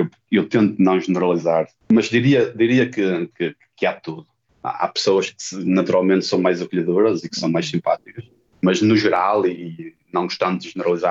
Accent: Portugal; são pessoas como nós portugueses.

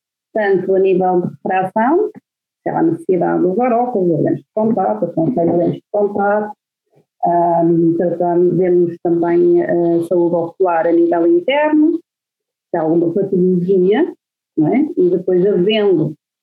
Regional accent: Braga, Portugal; now in Norway; eu sou de Braga e eu queria ir para a medicina

